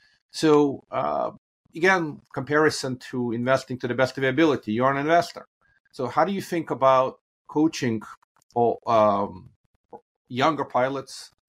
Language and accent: English; Moldova; And again, I grew up in Moldova, former USSR. Very different world.